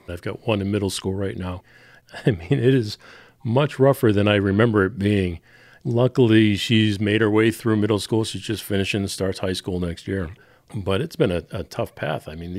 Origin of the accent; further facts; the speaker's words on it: Boston, Massachusetts, United States; I am also from New England, from the Boston area, often known as being a tough group of people.